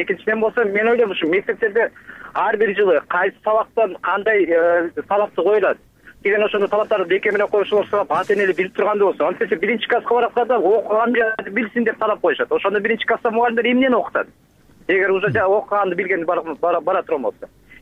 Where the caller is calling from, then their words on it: Bishkek, Kyrgyzstan; Мен Бишкектен болом … 20 жылдан бери мугалим болуп иштеймин